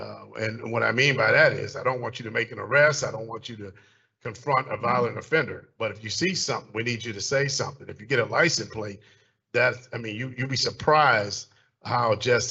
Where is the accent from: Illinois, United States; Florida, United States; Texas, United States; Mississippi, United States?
Illinois, United States; Chicago; I am a stranger to DeKalb. I am originally from South Side of Chicago